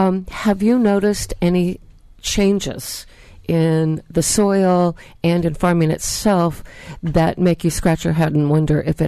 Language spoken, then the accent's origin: English; Vallejo, California, United States; I grew up on the Bay over in Vallejo.